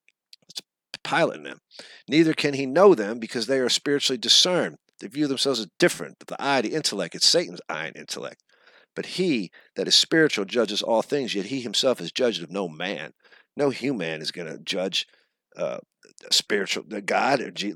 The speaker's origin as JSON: {"language": "English", "town": "East Orange", "region": "New Jersey", "country": "United States", "tie": "born there", "said": "I was born in East Orange, New Jersey, 1962, a family of five, mother, father, me, and my two brothers. I was brought up Catholic"}